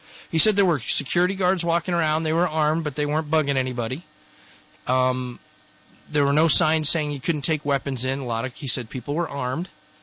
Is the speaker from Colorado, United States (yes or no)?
yes; Colorado, United States; I grew up in Colorado